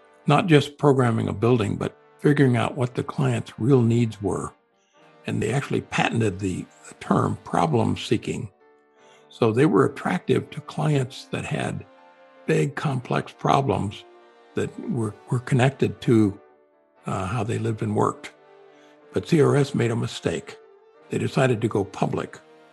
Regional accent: Los Angeles, California, United States; I'm from Los Angeles, and if there's an airport in town, I want to do it.

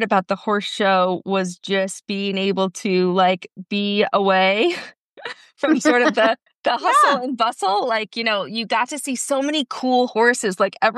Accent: Ohio, United States; I'm from Ohio, but I've never been to WEC in Ohio either.

